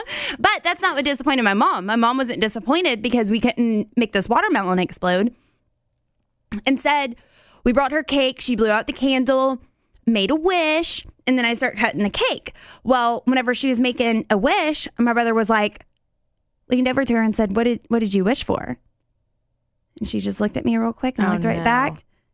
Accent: the South, United States; But my mom, we're from the South.

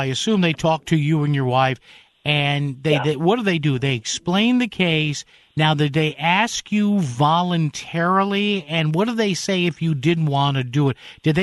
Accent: New Haven, Connecticut, United States; we got one at the house I grew up in New Haven

